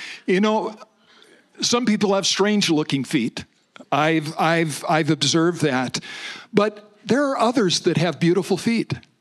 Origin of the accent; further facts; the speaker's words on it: Prospect, Oregon, United States; I was raised in Prospect, so this is my part of the state, this southern region.